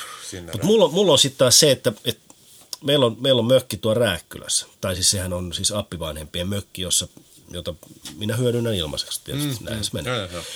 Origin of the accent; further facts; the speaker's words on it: Turku, Southwest Finland, Finland; born there; mä oon syntynyt Turussa